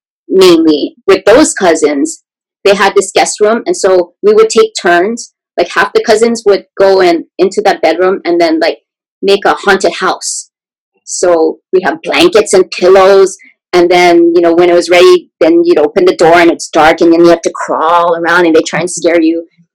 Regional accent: Honolulu, Hawaii, United States; Yeah, so I grew up in the Aina Haina area. There weren't many kids around.

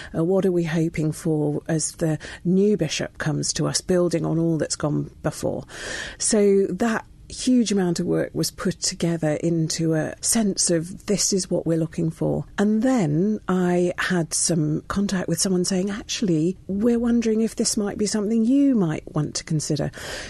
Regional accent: East Midlands, United Kingdom; now in London, United Kingdom; My family come from Malaysia originally, but I grew up in Lincolnshire, which is where my father's family are from. And for the last 30 or so years, I've lived in London.

